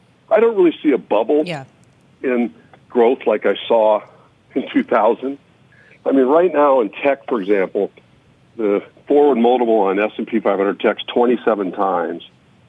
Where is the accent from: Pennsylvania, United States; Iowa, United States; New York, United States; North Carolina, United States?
Iowa, United States; In the early 80s, we had basically a depression in energy and agriculture in my home state of Iowa.